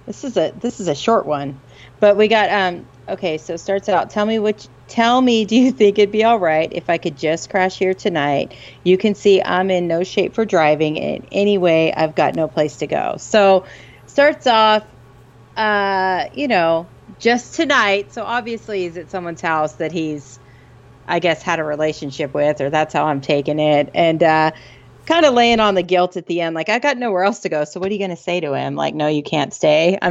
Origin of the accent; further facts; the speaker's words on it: Arizona, United States; I grew up in Arizona for most of my life and they were from there, like the town next to where I grew up.